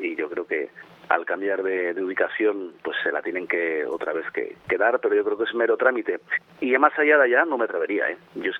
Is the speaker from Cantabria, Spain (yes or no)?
yes; Cantabria, Spain; hice un guiñito a mi tierra, hice un cocido lebaniego, que es el que se come en la zona de Pico de Europa